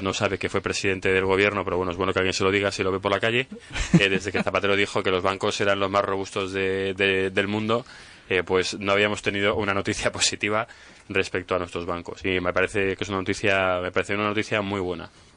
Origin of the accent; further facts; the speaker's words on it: Spain; como somos españoles, dijimos, no, con 40.000 llego